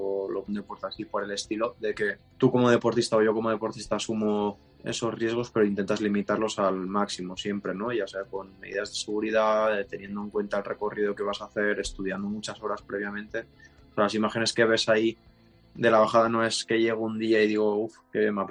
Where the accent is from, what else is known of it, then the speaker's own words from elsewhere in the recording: Aran Valley, Catalonia, Spain; que es la que mejor nos va aquí al Valle de Arán, que es de donde soy y es donde más nieve entra.